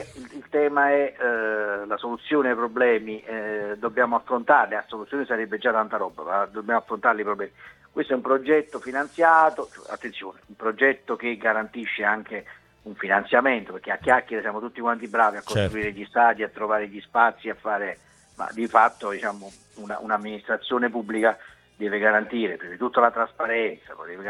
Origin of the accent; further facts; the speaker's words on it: Naples, Campania, Italy; Questo è un difetto nostro caratteriale, noi come napoletani, perché ne abbiamo subite di tutti i colori